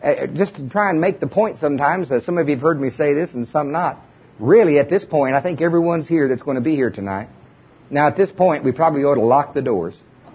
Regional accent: Oklahoma, United States; I'm from Oklahoma, Paul's kids.

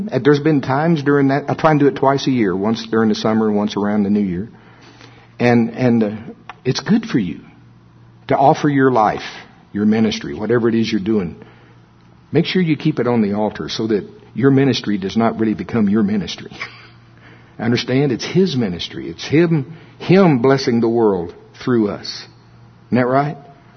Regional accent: United States; accent: Shawnee; I do my best with my Shawnee accent.

